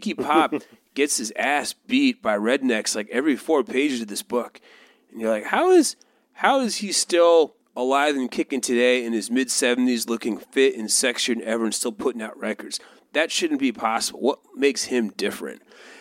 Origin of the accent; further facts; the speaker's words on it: Cheshire, Connecticut, United States; Legs McNeil, oddly, being from my hometown of Cheshire, Connecticut.